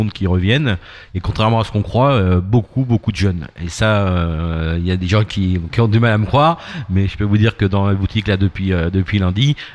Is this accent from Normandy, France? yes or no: yes; Fécamp, Normandy, France; moi je suis de Fécamp, donc j'ai pas regardé ça dans un premier temps.